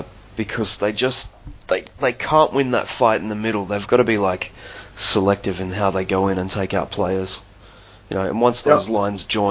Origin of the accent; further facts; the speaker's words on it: Australia; I feel like I'm not embracing my my culture as an Australian properly.